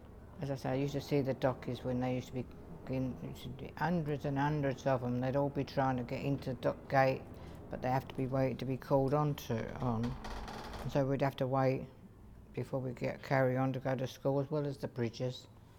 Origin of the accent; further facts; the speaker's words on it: Isle of Dogs, London, United Kingdom; I grew up on the Isle of Dogs. I went on the Isle of Dogs, moved on to the Isle of Dogs in 1945, near the end of the war, and I went to school on there and grew up on the island.